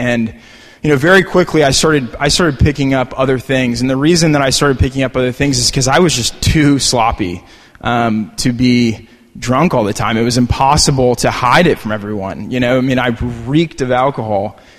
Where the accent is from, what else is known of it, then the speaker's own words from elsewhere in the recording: Texas, United States; I grew up in Texas.